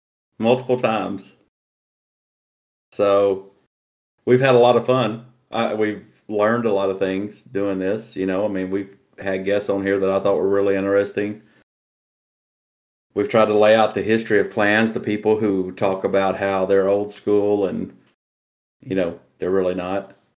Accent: Texas, United States; Everybody knows that I'm from Texas, and I heavily support my Texas teams.

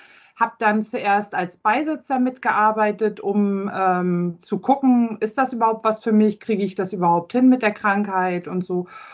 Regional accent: Schwerin, Mecklenburg-Vorpommern, Germany; Ich komme aus Schwerin

